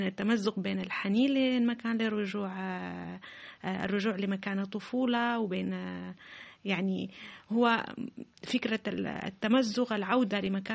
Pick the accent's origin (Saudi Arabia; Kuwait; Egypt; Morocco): Kuwait; Kuwait City; أنا في فترة من حياتي عشت طفولتي الأولى في الكويت. يعني أول ما فتحت عيني على المدرسة الابتدائية في مدينة الكويت، وكان حلمي إنه أرجع للكويت،